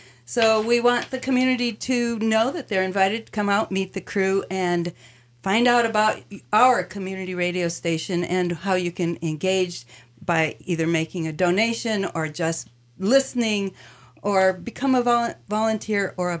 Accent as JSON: {"language": "English", "town": "Sandpoint", "region": "Idaho", "country": "United States", "tie": "born or raised there", "said": "And driving through Sandpoint, it was so beautiful. I really felt this is my hometown."}